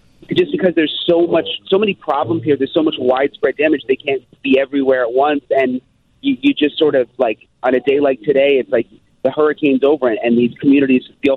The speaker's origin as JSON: {"language": "English", "region": "Florida", "country": "United States", "said": "I'm from Florida."}